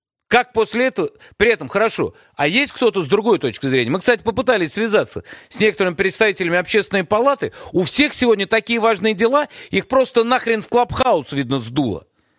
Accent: Moscow, Russia; хотя я москвич и не в первом поколении

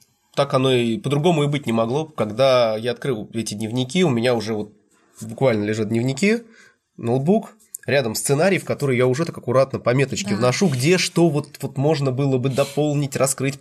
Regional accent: Saint Petersburg, Russia; мы, как петербуржцы, ленинградцы, должны отдать долг памяти

